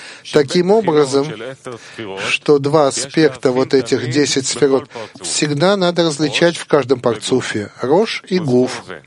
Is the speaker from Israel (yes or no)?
yes; Petah Tikva, Central District, Israel; Отсюда, из Петах-Тиквы.